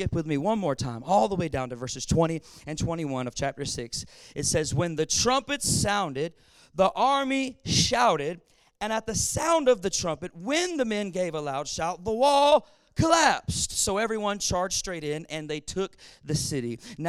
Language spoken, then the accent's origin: English; Atlanta, Georgia, United States; I'm from Atlanta, Georgia, and where I preach in Atlanta, we like to talk back to the preacher.